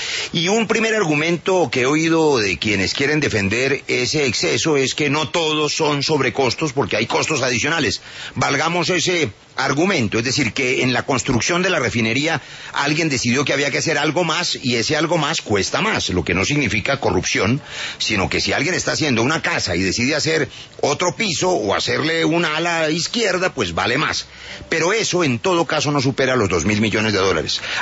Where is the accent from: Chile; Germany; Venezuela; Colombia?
Colombia; como ciudadano, como colombiano